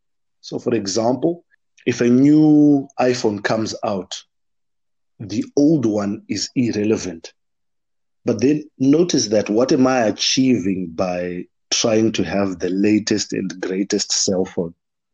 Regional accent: Zimbabwe; you're from Malawi, I'm from Zimbabwe.

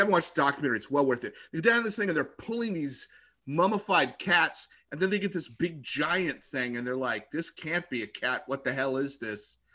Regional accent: Northwest, United States; I have a whole lot of friends who, you know, I grew up with in the Northwest.

